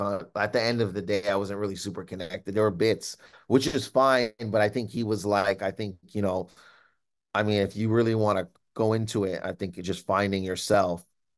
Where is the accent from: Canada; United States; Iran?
Canada; Windsor, Ontario; I went to a college called St. Clair College in my hometown, Windsor, Canada.